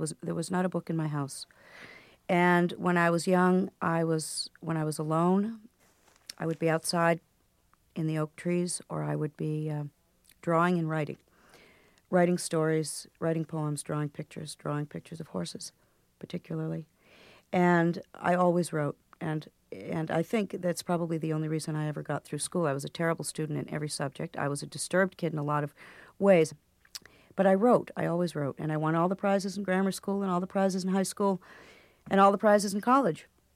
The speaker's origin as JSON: {"language": "English", "town": "Lynn", "region": "Massachusetts", "country": "United States", "tie": "born or raised there", "lives_now": "Vermont, United States", "said": "today I live in Vermont. I live a very simple life. From the time I grew up in Lynn, I always wanted to live in northern New England, have a horse, and never wear anything except blue jeans."}